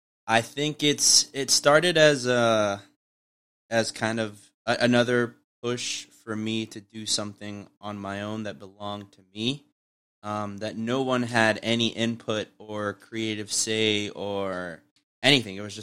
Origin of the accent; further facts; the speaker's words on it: Brooklyn, New York, United States; born there; Underhill's the street that I was born on in Brooklyn.